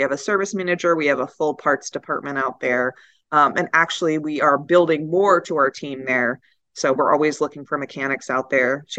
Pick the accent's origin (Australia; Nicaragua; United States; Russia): United States; Massachusetts; even though I'm from Massachusetts, there were so many times that I was like, can you spell that for me?